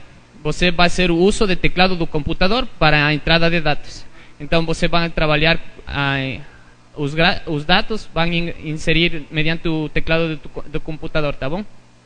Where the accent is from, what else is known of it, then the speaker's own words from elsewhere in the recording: Ecuador; Portuguese is a second language; now in Brazil; Sou equatoriano e agora estou fazendo um mestrado aqui no São Paulo, né?